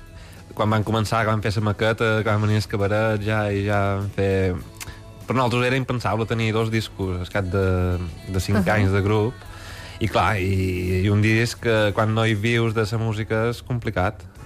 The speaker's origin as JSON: {"language": "Catalan", "region": "Balearic Islands", "country": "Spain", "said": "nosaltres mos ho prenem tot amb molta calma com a menorquins"}